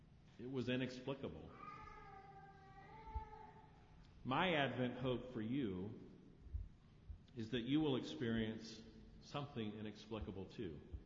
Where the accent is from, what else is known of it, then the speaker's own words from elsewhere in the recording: North Carolina, United States; When I was growing up in the Moravian Church in North Carolina, those words were the last words I heard spoken by the minister at the end of every worship service.